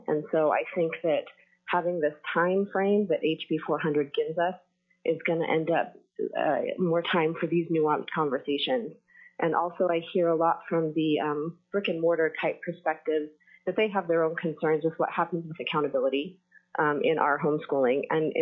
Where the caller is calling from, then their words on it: Homer, Alaska, United States; I am calling from Homer.